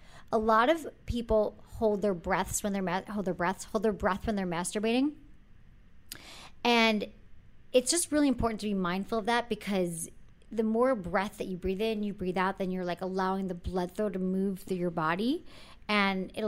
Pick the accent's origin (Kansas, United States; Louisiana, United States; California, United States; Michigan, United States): California, United States; San Francisco; I came from San Francisco. I'm so PC.